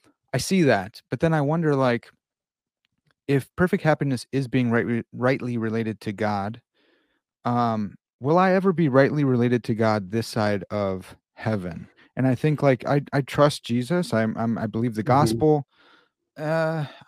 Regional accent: Chicago, Illinois, United States; you know, like I'm from Chicago, so it's not that debatable for me.

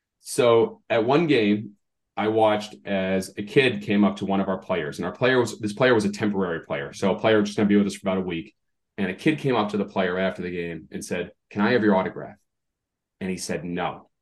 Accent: Massachusetts, United States; as a kid, I grew up in Massachusetts. I think you knew this.

